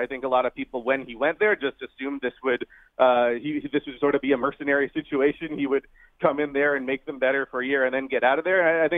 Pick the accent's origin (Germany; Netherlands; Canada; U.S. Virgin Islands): Canada; Toronto, Ontario; now in Brooklyn, United States; I live in Brooklyn now, but I grew up in Toronto